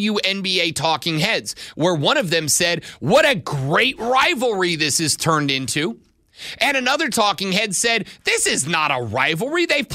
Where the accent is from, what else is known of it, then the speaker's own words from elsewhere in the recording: Florida, United States; Where I'm from, and I'm from the South. I've been here my whole damn life.